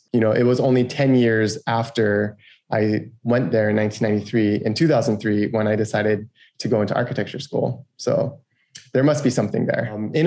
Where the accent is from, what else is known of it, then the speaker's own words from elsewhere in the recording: Kahului, Hawaii, United States; I grew up in Kahului, and the place where I lived had like an association without recycling.